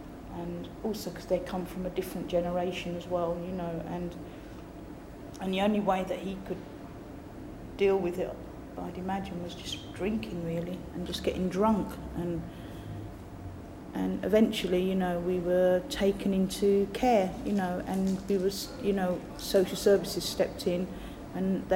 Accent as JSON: {"language": "English", "region": "London", "country": "United Kingdom", "tie": "born there", "said": "I was born in London, both my parents emigrated here, and I come from a quite a big family, which is, there were seven children."}